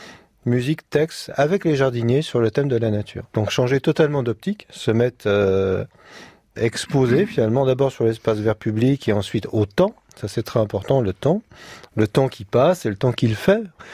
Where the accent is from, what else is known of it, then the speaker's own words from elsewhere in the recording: Paris, Île-de-France, France; moved away as an adult; also born or lived in L'Isle-Adam / Sarthe; À l'origine, citadin, oui, je suis né à Paris, mais j'ai quitté Paris quand j'avais dans les 18 ans. Après, j'ai vécu en banlieue, à l'Isle-d'Adam, c'était agréable, mais il y avait encore trop d'avions. Alors après, on est allé dans la Sarthe. Là, c'était vraiment la campagne.